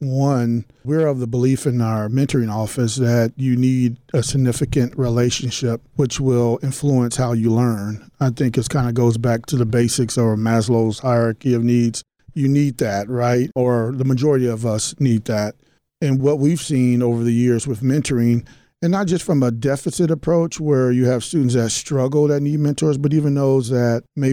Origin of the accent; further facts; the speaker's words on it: Bakersfield, California, United States; now in Fresno, United States; I'm not from Fresno. I'm actually from Bakersfield down the street, but it's just as hot.